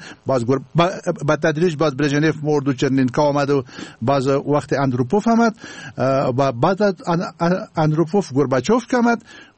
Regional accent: Afghanistan; ما یک افغان هستم و مسلمان و وطن پرست و یک نسونالیست افغانی هستیم.

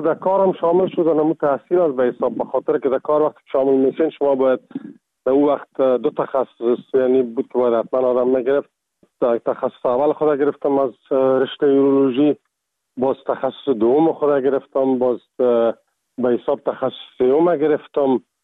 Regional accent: Kabul, Afghanistan; also born or lived in Ghazni; now in Czech Republic; از کابل هستم و از سال 1985 در چکسلواکیا

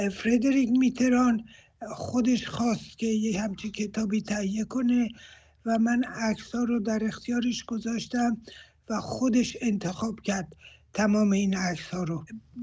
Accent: Iran; moved away; همون موقعی که از ایران آمدیم بیرون

